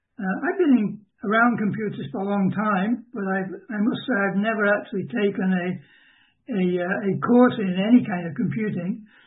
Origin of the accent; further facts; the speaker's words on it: Canada; But we're Canadian, so we're much much more polite